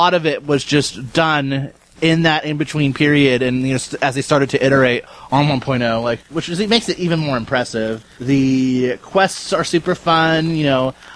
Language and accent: English; United States; I always called him Ifrit because I'm super American